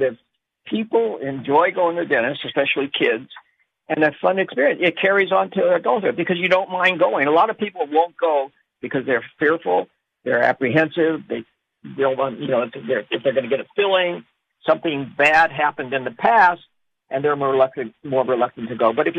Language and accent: English; Colorado, United States; now in New York City, United States; Well, you know, I mean, I grew up Jewish. I am Jewish. I live in New York City, big surprise. And I grew up in Colorado.